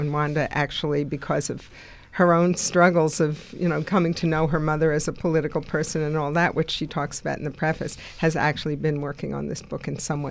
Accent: United States; through my own experience of growing up in America, I wanted to fight to change it.

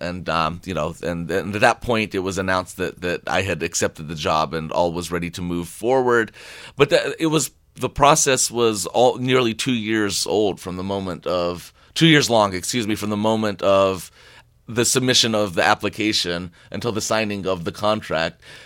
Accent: West Virginia, United States; born there; I was born in West Virginia.

